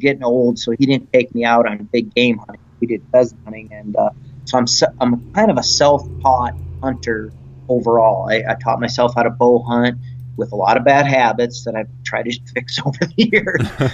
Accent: South Dakota, United States; Well, I grew up in South Dakota, in eastern South Dakota, corn country.

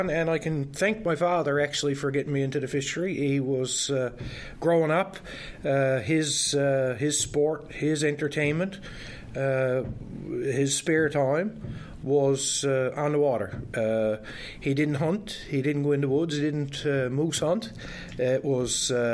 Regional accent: Bairnead, Ireland; But usually anybody asks me where I'm from, I say Portagrave. Born in 1972 and grew up in Bairnead, Portagrave.

